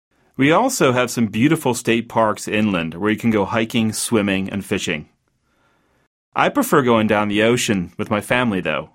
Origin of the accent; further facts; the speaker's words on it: Maryland, United States; The first Europeans who came to my home state were English Catholics, way back in the 1600s. That's why the state is known as the birthplace of religious freedom. It's one of the smallest states in the U.S., but it's also the wealthiest.